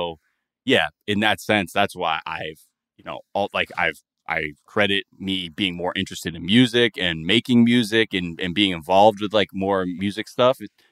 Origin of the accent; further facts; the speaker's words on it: California, United States; being biracial and growing up in the San Fernando Valley